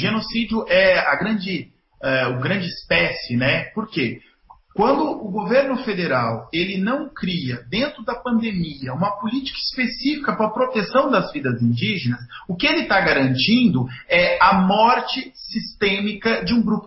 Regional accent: Brazil; enquanto nós, brasileiros, não compreendermos que nós temos a saída para boa parte dos problemas ambientais

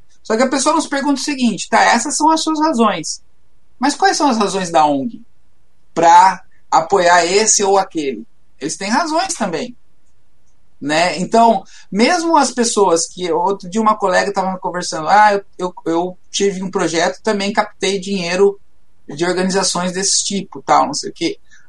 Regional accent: Brazil; Nós não podemos, né, sendo brasileiro, né, e estando na esquerda

